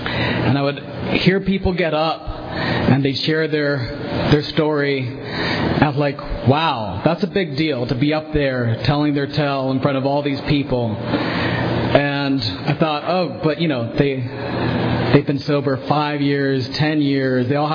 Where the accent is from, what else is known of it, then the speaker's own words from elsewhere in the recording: Visalia, California, United States; born there; So, I was born in Visalia. I was born at Kaweah Delta. My parents are from the valley.